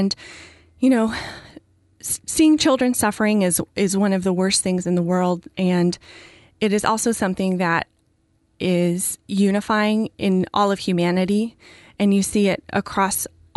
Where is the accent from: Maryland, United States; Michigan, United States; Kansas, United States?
Michigan, United States; also born or lived in Indiana; Well, I grew up in the Midwest, in Michigan and Indiana.